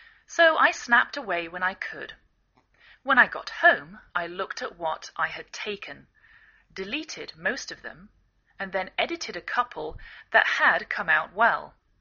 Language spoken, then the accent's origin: English; England, United Kingdom; now in United States